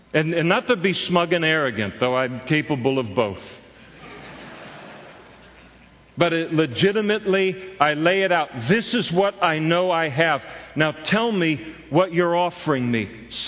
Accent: Scotland, United Kingdom; not because I'm a Scot

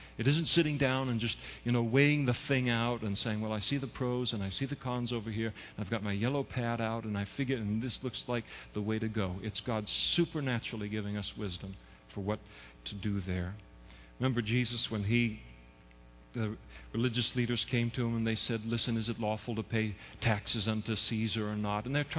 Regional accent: Napa, California, United States; in Napa, which is my hometown

